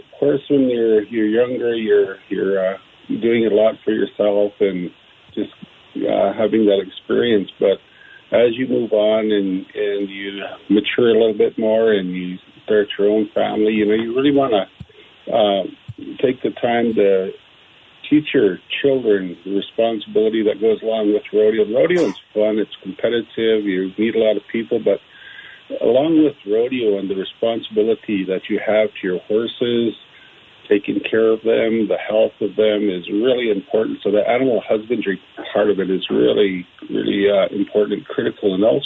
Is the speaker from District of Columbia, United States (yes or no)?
no; Montana, United States; I was born and raised here on the Blackfeet Indian Reservation, and horse culture has always been a big part of our family